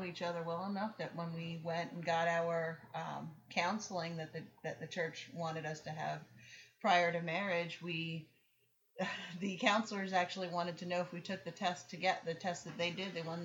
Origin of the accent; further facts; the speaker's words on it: New York, United States; I said, but I'm also from New York, so I would get Madison Square Garden.